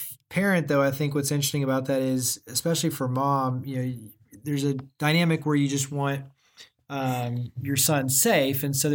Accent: Weatherford, United States; So growing up in Weatherford, really cool.

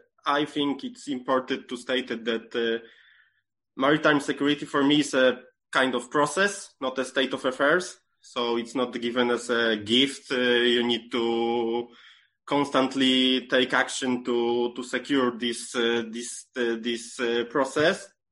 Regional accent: Poland; English is a second language; I think I'm from Poland and I can say that in Poland

